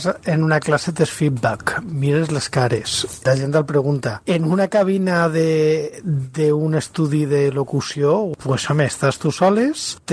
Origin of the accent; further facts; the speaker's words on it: Valencian Community, Spain; accent: Valencian; parle jo en el meu accent, que quan parlo en castellà és molt fàcilment reconeixible que soc valencià